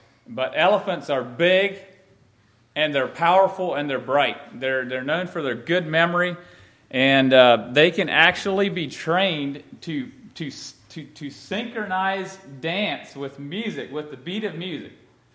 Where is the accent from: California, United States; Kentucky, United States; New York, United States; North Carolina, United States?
Kentucky, United States; Auburn; from Auburn, Kentucky, and I have a family.